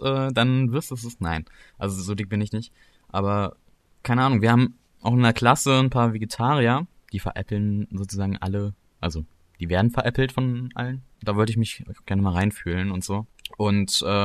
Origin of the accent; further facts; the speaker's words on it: Berlin, Germany; bin aus Berlin, Hauptstadt Deutschlands, werden wahrscheinlich einige kennen. 16 Jahre alt